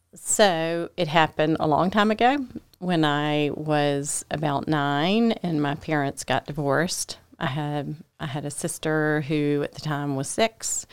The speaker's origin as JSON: {"language": "English", "town": "Atlanta", "region": "Georgia", "country": "United States", "tie": "born there", "lives_now": "Augusta, United States", "said": "I was born in Atlanta and then went off to college and came to Augusta for medical school. And I've been here ever since, so for 30 years."}